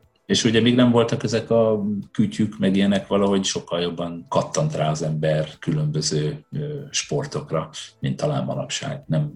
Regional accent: Hajdú-Bihar, Hungary; Én a hajdúságból származom, vidékről, az, hogy a Grundon focizol, és nem egy lakótelepen vagy, mert mifelé nincs lakótelep, ez alap volt.

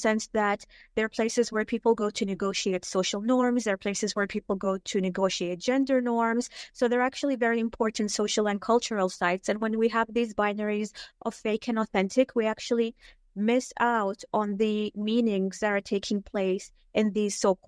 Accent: Dubai, United Arab Emirates; I am from Dubai

